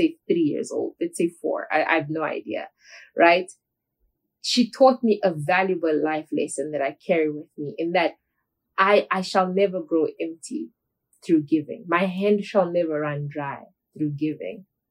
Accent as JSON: {"language": "English", "country": "Namibia", "said": "I do charity work within my home country, Namibia."}